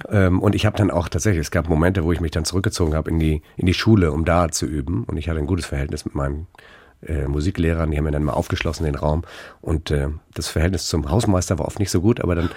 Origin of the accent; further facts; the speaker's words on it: Northern Germany, Germany; Insofern ist natürlich meine Sozialisierung hier im Norden gewesen, also ich bin Norddeutscher